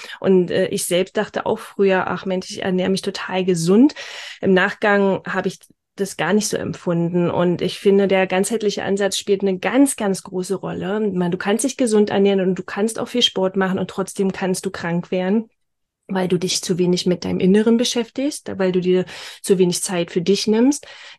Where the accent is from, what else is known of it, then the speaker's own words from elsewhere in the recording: Berlin, Germany; 39 Jahre jung und komme aus Berlin. Jetzt wohnen wir zwar im Norden von Berlin, aber ursprünglich Berlinerin, also verzeiht mir mein Akzent, mein Dialekt. Ich versuche Hochdeutsch zu sprechen.